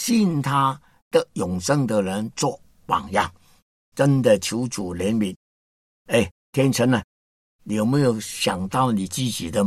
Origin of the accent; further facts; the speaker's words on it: China; 感觉到我是一个中国人，应当爱我的同胞